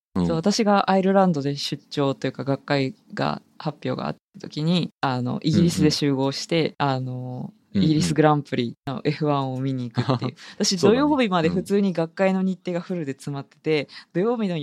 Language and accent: Japanese; Sasebo, Nagasaki, Japan; 私は佐世保生まれな、まあ佐世保生まれ佐世保育ちなんですけど